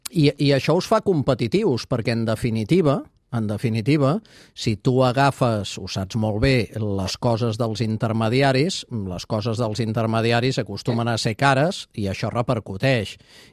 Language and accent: Catalan; Terrassa, Catalonia, Spain; jo sóc de Terrassa